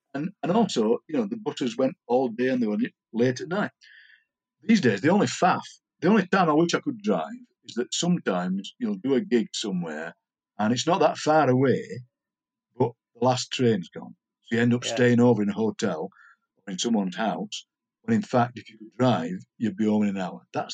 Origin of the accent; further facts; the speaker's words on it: Yorkshire and the Humber, United Kingdom; accent: Yorkshire; I think, because he recognised my Yorkshire accent, sent me completely the wrong way.